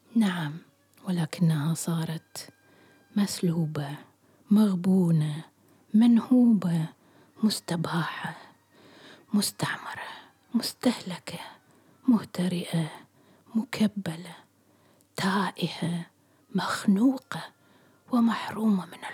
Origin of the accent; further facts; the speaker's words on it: Iraq; moved away as an adult; تذكروا كيف كنت أفكر حين هاجرت أو هربت من العراق، بالضبط كما يفكر الآلاف من الناس المهاجرين، بأنني سأعود قريبا لوطني